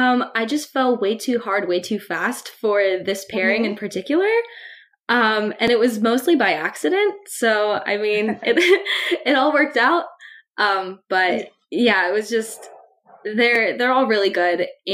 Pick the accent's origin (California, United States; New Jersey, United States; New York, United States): California, United States; San Diego; I'm from California, born and raised. I'm actually from like Southern California. I'm from San Diego.